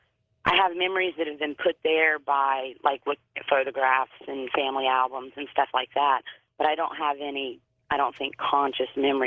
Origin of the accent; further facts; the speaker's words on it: Charleston, South Carolina, United States; I'm from Charleston, South Carolina.